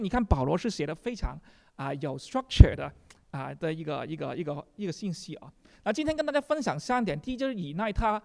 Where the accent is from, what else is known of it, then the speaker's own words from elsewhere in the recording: China; 到最后我要讲我们中国人常说那个人之将死什么结雅善